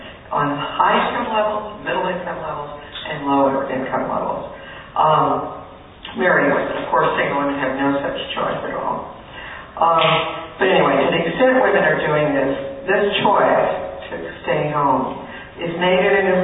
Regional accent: the South, United States; I grew up in the South, and this was an argument used about racial discrimination and segregation.

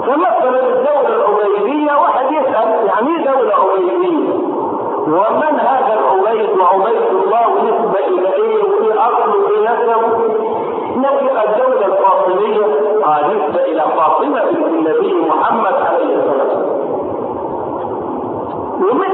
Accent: Egypt; وإن لم تكن واضحة في حياتنا نحن هنا كمصريين

